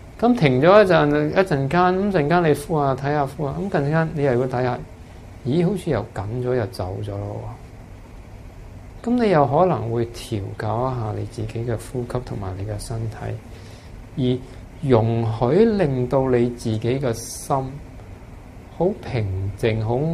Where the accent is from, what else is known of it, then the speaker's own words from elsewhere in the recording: China; 我哋中国人写好多诗